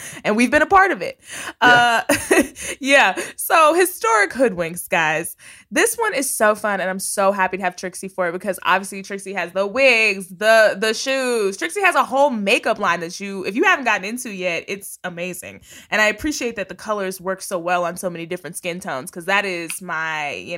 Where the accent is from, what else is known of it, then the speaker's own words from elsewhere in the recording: the South, United States; You know, and listen, I'm from the South. I love this country music, honey.